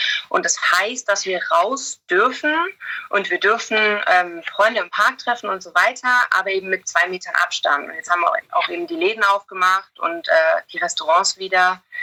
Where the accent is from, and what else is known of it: Germany; now in England